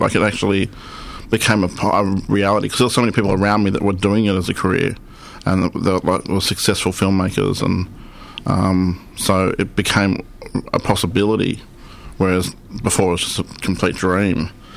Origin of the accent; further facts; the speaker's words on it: Sydney, New South Wales, Australia; also born or lived in Bourke; So I grew up in Bourke. My family had been there for a while and was born... Not grew up, I was born in Bourke. And then I was adopted out when I was 3 days old and grew up in Sydney. So I've been around.